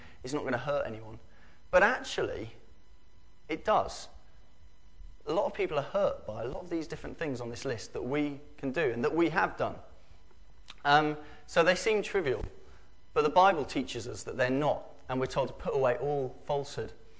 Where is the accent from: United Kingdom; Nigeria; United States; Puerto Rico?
United Kingdom; Pembury, South East England; born there; I'd been born in Pembury in Tunbridge as well.